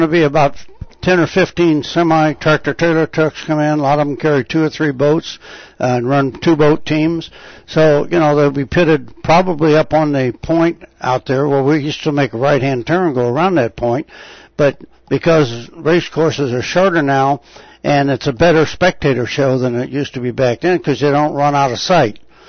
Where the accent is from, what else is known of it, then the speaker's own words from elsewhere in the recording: St. Louis, Missouri, United States; it's obviously winning my hometown St. Louis race, which our Lions Club put on.